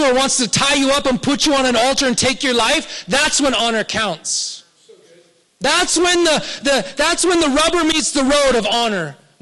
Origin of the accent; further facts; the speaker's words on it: Canada; now in San Diego, United States; Most of you know that me and my family were Canadian and we moved here from Toronto.